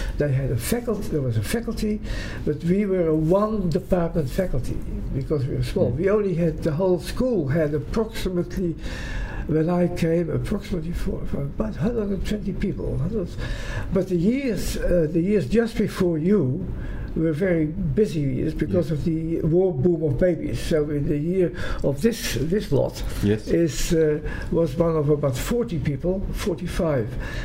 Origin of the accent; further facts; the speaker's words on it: New Zealand; And I came actually from New Zealand as a Dutch New Zealander.